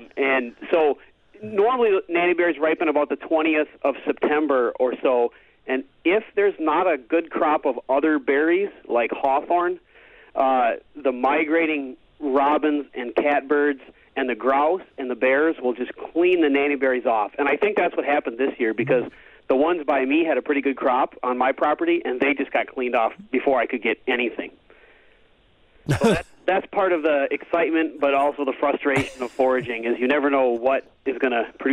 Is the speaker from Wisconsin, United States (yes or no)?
yes; Wausau, Wisconsin, United States; also born or lived in Madison; I mean, I grew up in Wausau and Madison most of my childhood in the city, and there is lots of places to forage.